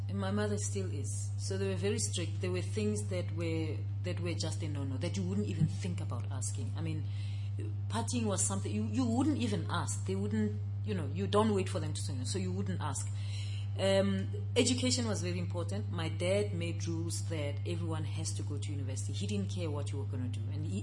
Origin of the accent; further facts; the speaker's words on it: Garankuwa, North West, South Africa; I'm a South African, I'm a mother, I'm a woman, I grew up in Harankua. Yeah, so I'm an ordinary South African woman